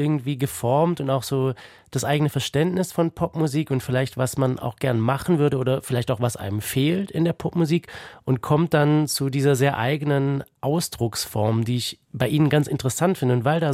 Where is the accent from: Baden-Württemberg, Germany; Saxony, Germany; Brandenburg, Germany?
Baden-Württemberg, Germany; Wir kommen beide aus dem Schwarzwald.